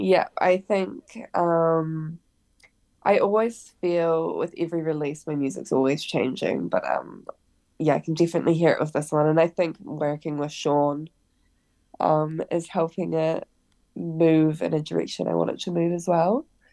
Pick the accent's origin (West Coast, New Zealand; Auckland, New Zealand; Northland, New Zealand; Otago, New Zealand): Otago, New Zealand; Dunedin; Yep, I'm from Dunedin. Yeah, always been here.